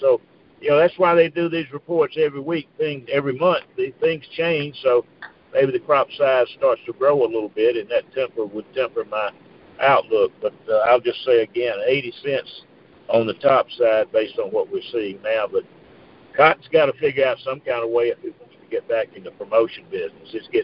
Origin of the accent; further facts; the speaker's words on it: Mississippi, United States; The market could care less about my home state of Mississippi and in a county where I used to live, where my son was born, Washington County.